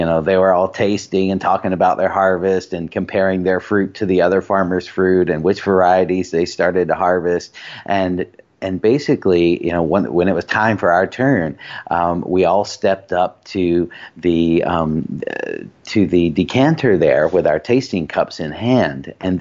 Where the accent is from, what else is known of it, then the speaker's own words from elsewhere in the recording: the South, United States; You know, growing up in the South, I didn't grow up around olive trees.